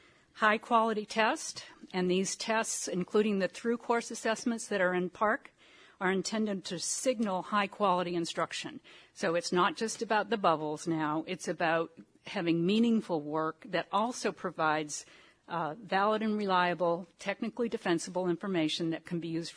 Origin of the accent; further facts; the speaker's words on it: Florida, United States; one of the reasons I'm here is because I am from Florida, and I'm the program contact for the grant award.